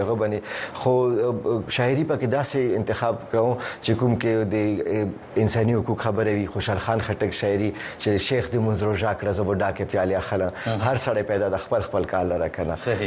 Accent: Kohat, Khyber Pakhtunkhwa, Pakistan; now in Islamabad, Pakistan; دا او زه د کوهاټ اوسیدونکی یم.

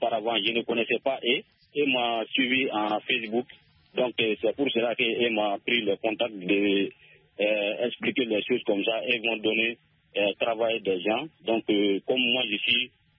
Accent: Soumikini, Mali; toujours dans mon village natal à Soumikini.

